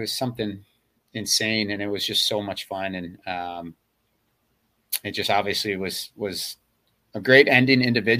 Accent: Detroit, Michigan, United States; Yeah, so, I mean, obviously I grew up in Detroit.

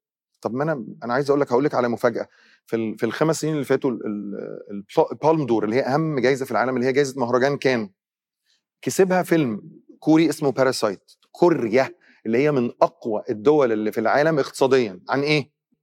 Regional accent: Egypt; لهجتنا دي معروفه من الافلام

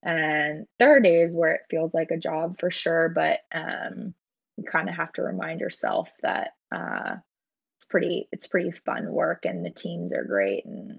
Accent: Portland, Oregon, United States; I actually grew up here in Portland too. So a lot of my family lives here, and growing up in Portland, sort of Nike, and being in Oregon

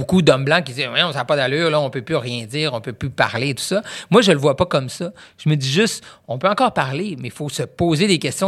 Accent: Quebec, Canada; je viens du Saguenay, je suis profondément, que je le veuille ou pas, québécois et saguenéen.

